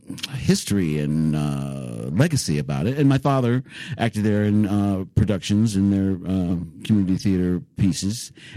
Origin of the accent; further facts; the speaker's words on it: Cleveland, Ohio, United States; On the east side. Cleveland is very segregated.